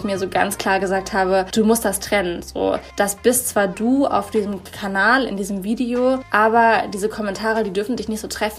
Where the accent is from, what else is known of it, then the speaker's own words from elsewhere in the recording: Cologne, North Rhine-Westphalia, Germany; 26 Jahre alt. Ich wohne in Köln, ich komme auch aus Köln und ich arbeite auch in Köln